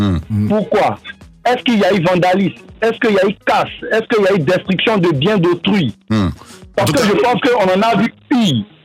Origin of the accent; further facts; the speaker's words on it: Côte d’Ivoire; Nous sommes des habitants, nous sommes des Ivoiriens.